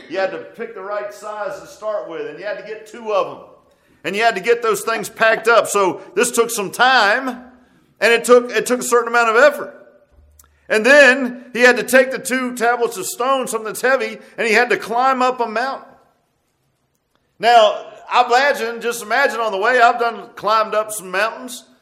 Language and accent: English; Virginia Beach, Virginia, United States; I grew up in Virginia Beach and everything was flat.